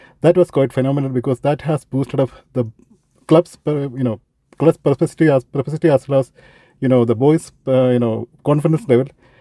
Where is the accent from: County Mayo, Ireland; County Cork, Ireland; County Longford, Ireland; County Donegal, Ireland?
County Donegal, Ireland; Letterkenny; because we are from Letterkenny, we always wanted a club from Letterkenny so that we can prosper our own kids, right?